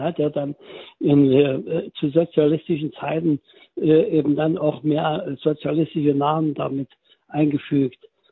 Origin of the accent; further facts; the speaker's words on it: Sirnewitz, Germany; In meinem Heimatort, wo ich groß geworden bin, der heißt Sirnewitz